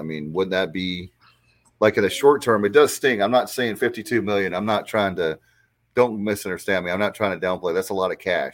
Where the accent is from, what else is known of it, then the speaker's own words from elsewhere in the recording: North Carolina, United States; I know I'm from North Carolina, for the state of North Carolina, Homer